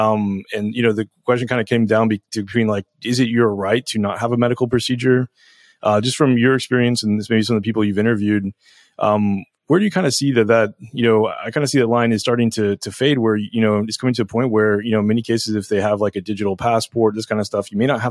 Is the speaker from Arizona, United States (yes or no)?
no; Texas, United States; I mean, I'm from Texas. People here are very, very individualistic, and you know, everybody believes that they have the right.